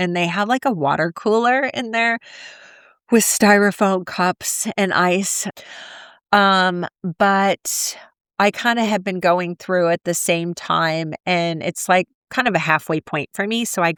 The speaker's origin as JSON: {"language": "English", "country": "Ireland", "said": "I'm Irish"}